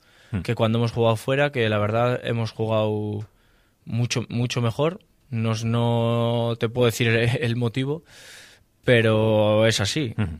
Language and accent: Spanish; Laredo, Cantabria, Spain; pues al final para alguien de Laredo, jugar en Laredo